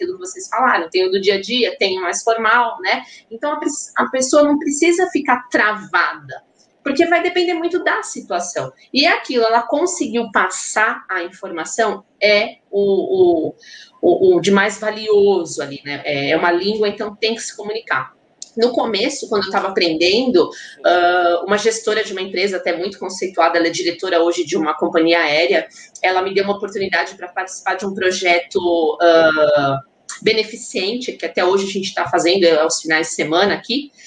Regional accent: São Paulo, Brazil; Aí, paulista, mano! A gente é paulista! É outro sotaque.

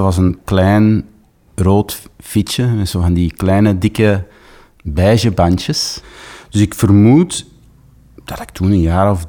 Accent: Antwerp, Flanders, Belgium; Ik ben geboren Antwerpenaar.

